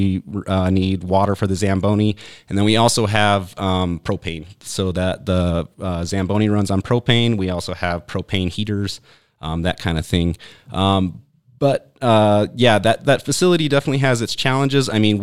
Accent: Casper, Wyoming, United States; I'm actually from Casper, Wyoming, originally. Okay. Grew up there, went down to school in Laramie

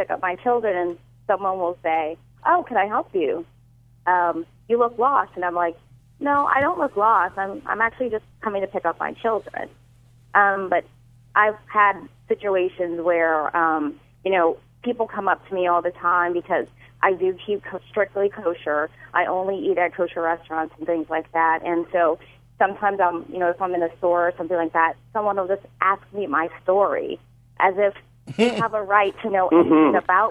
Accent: Louisiana, United States; I'm from Louisiana, and I have never felt that I've been victimized because of who I am, because of my race.

